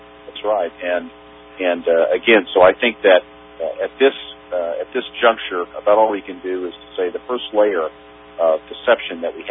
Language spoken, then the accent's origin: English; United States; I love this nation. I love being an American, and I'm very proud of it.